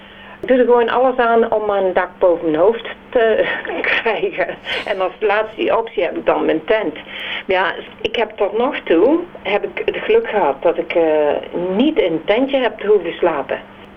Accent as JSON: {"language": "Dutch", "country": "Netherlands", "said": "En als Nederlandse vrouw, dan denk ik, ja, god, dat zou toch niet, dat is toch niet normaal?"}